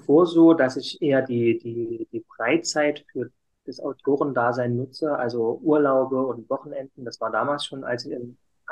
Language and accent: German; Saxony, Germany; accent: Saxon; bis dahin, wo man als Zuhörer kein Ohrenbluten bekommt, meinem sächsischen Dialekt, würde ich das dann noch ausweiten können